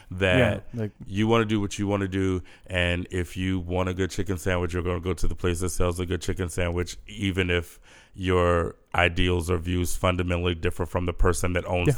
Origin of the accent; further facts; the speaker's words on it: Indianapolis, Indiana, United States; I'm going to need you to pronounce my hometown better than that, sir. Indianapolis.